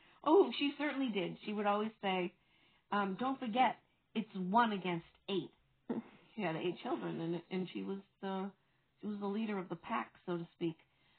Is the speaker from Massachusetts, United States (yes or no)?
yes; Boston, Massachusetts, United States; I grew up in Brighton, and as I said, it's a part of Boston.